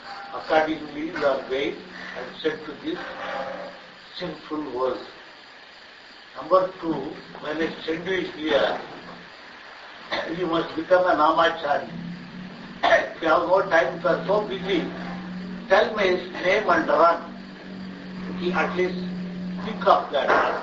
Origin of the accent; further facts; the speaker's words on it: India; I just returned from India, I am from India.